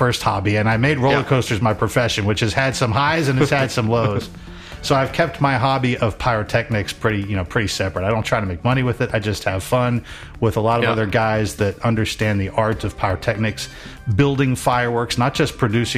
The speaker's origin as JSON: {"language": "English", "town": "Cincinnati", "region": "Ohio", "country": "United States", "tie": "born or raised there", "said": "I was growing up in Cincinnati, going to Kings Island."}